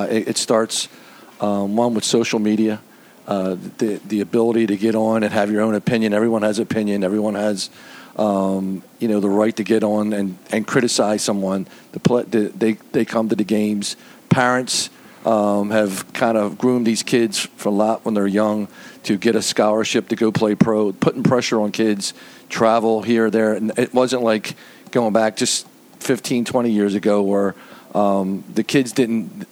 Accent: Baltimore, Maryland, United States; I grew up in East Baltimore. Right. I played for Pompeii, and you played for St. Elizabeth, and it was across the street.

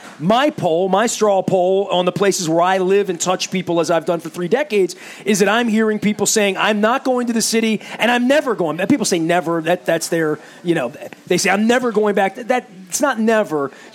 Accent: Baltimore, Maryland, United States; Perception-wise or whatever, we all win when we get off a plane and say we're from Baltimore.

